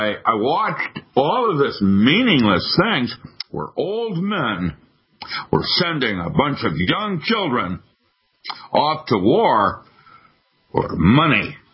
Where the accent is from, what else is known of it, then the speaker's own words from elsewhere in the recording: United States; And at least I still hold pride in being an American, and I feel ugly.